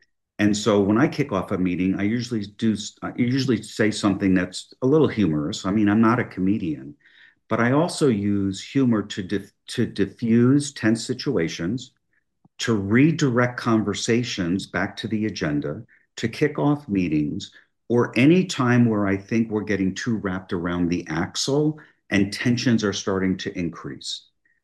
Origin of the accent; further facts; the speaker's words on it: New Jersey, United States; I ran for local city government in the small town I grew up in New Jersey.